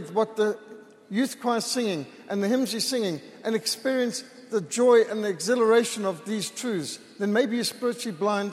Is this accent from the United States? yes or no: no; Bulawayo, Matabeleland, Zimbabwe; I was brought up in Bulawayo, Matabeleland, but it was not Zimbabwe then. That was Rhodesia. It's Zimbabwe now.